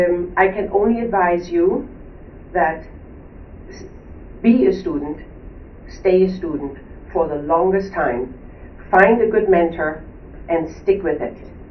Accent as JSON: {"language": "English", "country": "Germany", "tie": "born or raised there", "second_language": "English", "said": "I was born and raised in Germany on a little farm. My father was a breeder. My family loved horses"}